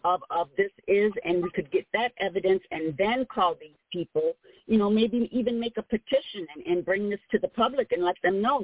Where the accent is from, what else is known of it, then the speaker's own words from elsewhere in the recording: United States; I don't mean to be rude or nothing, but I'm a cultural person. I'm Native American.